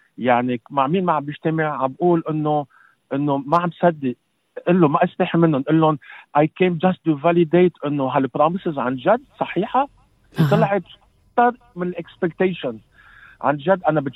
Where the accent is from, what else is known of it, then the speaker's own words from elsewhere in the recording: Lebanon; ونضلنا حد بلدنا المقدس, بلدنا لبنان